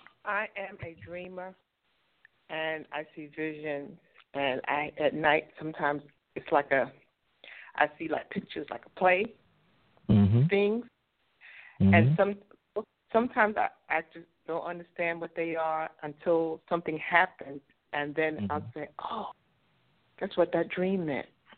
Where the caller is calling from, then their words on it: North Carolina, United States; I'm calling from North Carolina.